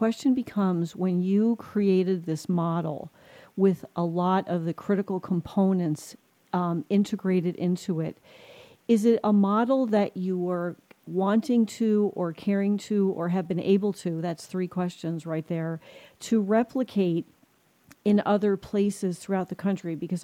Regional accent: East Coast, United States; we're here in the Southwest and I come from the East Coast

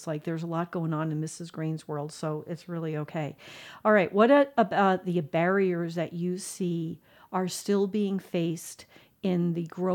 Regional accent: New Jersey, United States; I'm from New Jersey, and they don't have sunshine all the time.

